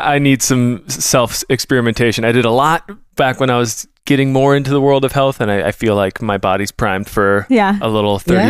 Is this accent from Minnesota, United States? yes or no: yes; Minnesota, United States; I'm a Minnesotan. I've got that Midwest...